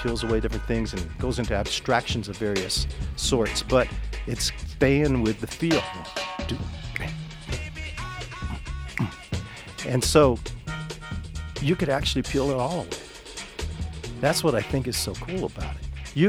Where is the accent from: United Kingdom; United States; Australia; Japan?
Japan; I spent so much time growing up in Japan